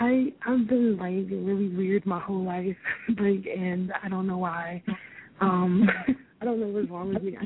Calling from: New Jersey, United States; I'm calling from New Jersey.

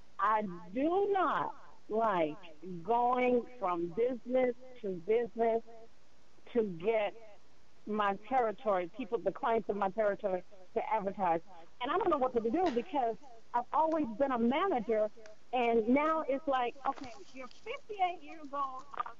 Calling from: North Carolina, United States; I'm calling from North Carolina.

